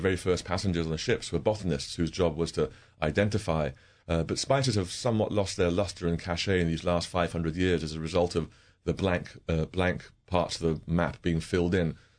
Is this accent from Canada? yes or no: no; Iran; now in United States; I'm familiar with saffron growing up in Iran. It's a major part of our cuisine.